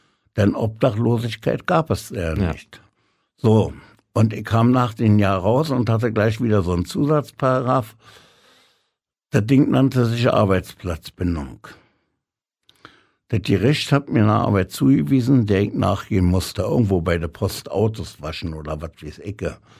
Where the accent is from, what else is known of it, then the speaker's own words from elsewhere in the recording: Berlin, Germany; Ich bin waschechter Berliner in 6. Generation.